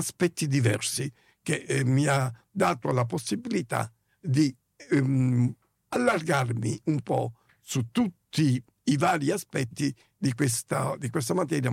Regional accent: Sicily, Italy; come siciliano, quindi avvicinandomi al regno delle due Sicilie

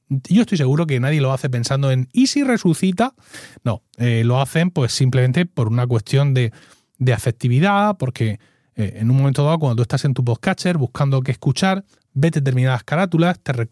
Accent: Blanca, Region of Murcia, Spain; recuerdo una noche en Blanca, en mi pueblo, una noche de agosto

